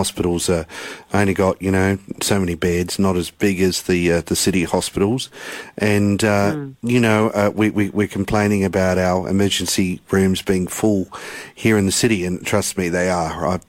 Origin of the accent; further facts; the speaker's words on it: Tasmania, Australia; because I grew up in Tassie. It's so goddamn cold.